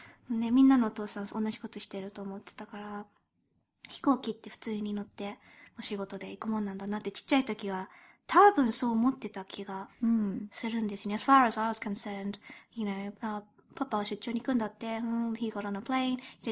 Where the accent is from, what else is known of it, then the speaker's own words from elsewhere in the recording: England, United Kingdom; also born or lived in Japan; now in London, United Kingdom; 日本生まれイギリス育ちの私たちがロンドンからお送りする日本語とイギリス英語のごちゃ混ぜ双子トークです。